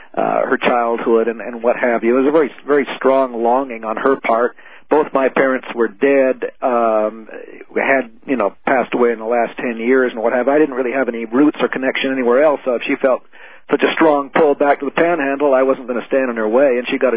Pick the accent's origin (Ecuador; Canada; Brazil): Canada; moved away as an adult; also born or lived in Louisville, United States; now in Tulia, United States; Well, my wife and I moved to Tulia about a little over 5 years ago. I'm from Canada, actually, and we met in Louisville, Kentucky, about 25 years ago